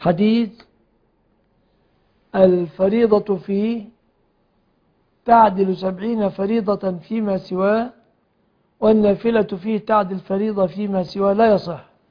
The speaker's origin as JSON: {"language": "Arabic", "country": "Egypt", "said": "عندنا في مصر"}